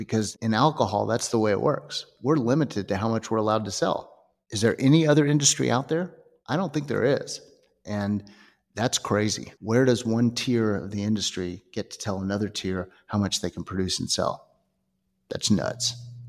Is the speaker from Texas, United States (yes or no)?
yes; Houston, Texas, United States; I did too. I went to Spring Branch Junior High down there.